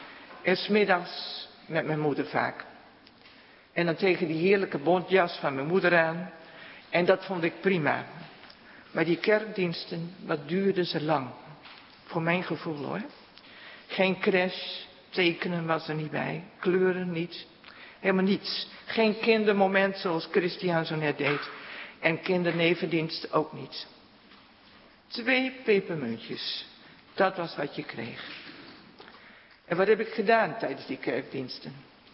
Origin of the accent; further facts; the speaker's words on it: Ulrum, Groningen, Netherlands; jaar, maar toen woonde ik al in Groningen op kamers. Dus niet in je eigen dorp meer, maar later dus vanuit Groningen toch in Ulrum, waar ik opgegroeid ben, ook nog belijdenis gedaan.